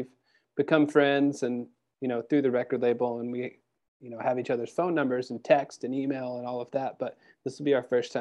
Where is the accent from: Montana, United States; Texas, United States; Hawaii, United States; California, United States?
Texas, United States; I'm a Texan fronting a band from England.